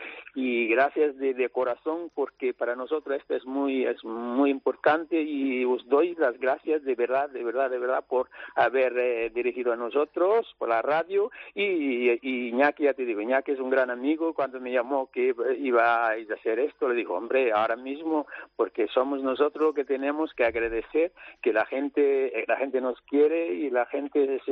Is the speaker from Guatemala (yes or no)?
no; Cape Verde; now in Torrevieja, Spain; los que vivimos aquí tenemos el corazón partido. Yo, por ejemplo, ya soy de Cabo Verde, pero soy muy español.